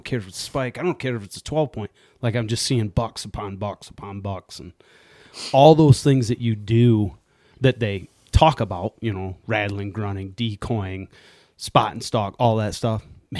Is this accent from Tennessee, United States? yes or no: no; Michigan, United States; of course, because I'm biased because we're from Michigan.